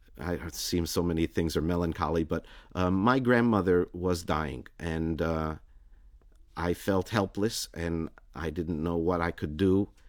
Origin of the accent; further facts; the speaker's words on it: United States; had I ignored the fact that I'm from America, that would be equally dishonest.